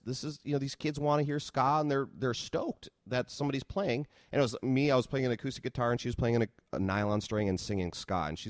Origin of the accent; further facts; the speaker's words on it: Minnesota, United States; accent: Minnesota; but I'm a Minnesota dude through and through. So my Minnesota accent was still wonderful and rich.